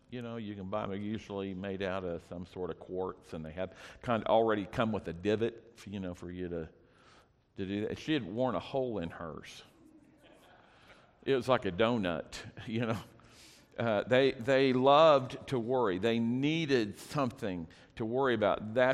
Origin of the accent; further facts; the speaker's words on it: Ponca City, Oklahoma, United States; We grew up in First Baptist Church, which was the biggest Baptist church in Ponca City.